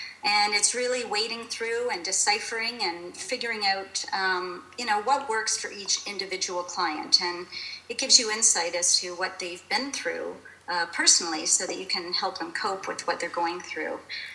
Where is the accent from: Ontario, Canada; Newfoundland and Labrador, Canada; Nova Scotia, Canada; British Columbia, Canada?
Ontario, Canada; Toronto; now in Las Vegas, United States; originally I am from Toronto, Canada, but I do currently live in Las Vegas with my husband of 21 years, our dog, and our 15-year-old daughter.